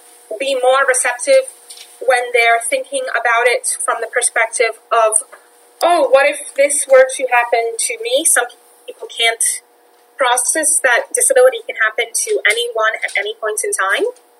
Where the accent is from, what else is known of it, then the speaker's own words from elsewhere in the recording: New York City, New York, United States; So, I grew up in New York City with a visible physical disability.